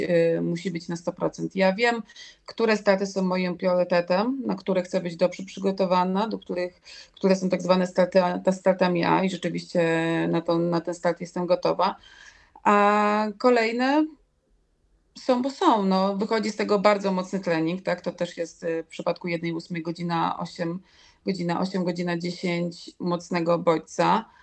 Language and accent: Polish; Pionki, Masovian Voivodeship, Poland; Ja pochodzę z Pionek, jest to niedaleko Kozienic